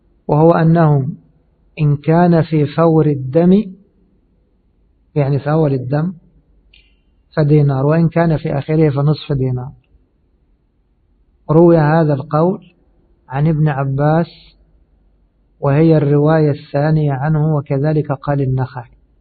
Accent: Egypt; طبعا كلمة عبيط هذه معروفة عندنا في مصر

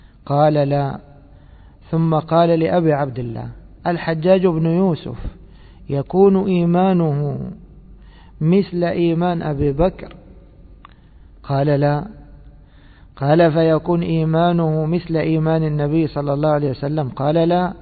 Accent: Egypt; كم من واحد في بلادنا مصر نناقشه حتى يرجع عن الخروج على ولي أمره

